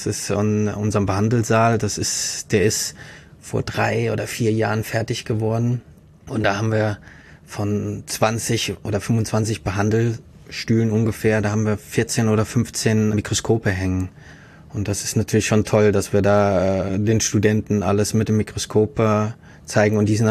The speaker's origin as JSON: {"language": "German", "region": "Saarland", "country": "Germany", "moved": "as an adult", "lives_now": "Groningen, Netherlands", "said": "Ursprünglich komme ich aus dem Saarland."}